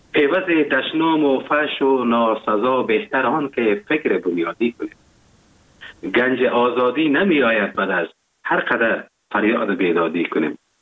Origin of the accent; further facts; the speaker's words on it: Afghanistan; now in Germany; این همی بود که وقتی که من اروپا آمدم، آلمان آمدم